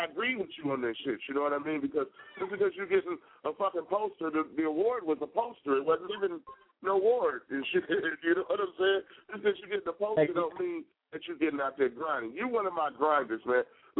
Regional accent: Detroit, Michigan, United States; now in Las Vegas, United States; I'm not from Las Vegas either. I'm from Detroit 313.

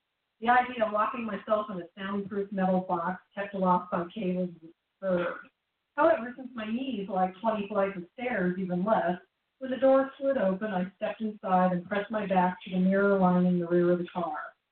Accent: Kansas, United States; But I'm out here from Kansas, and I want to thank everyone

